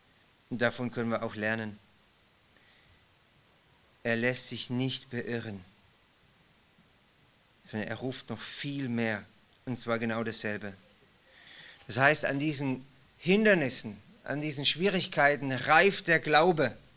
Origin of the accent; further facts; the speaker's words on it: Swabia, Germany; Ich bin ein Schwabe, deswegen. Ich bin Schwabe